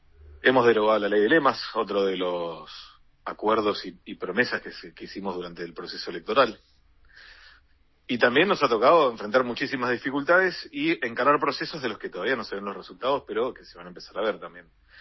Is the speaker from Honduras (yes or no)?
no; Puerto Deseado, Santa Cruz, Argentina; es en relación a mi pueblo, ¿no? A Puerto Deseado.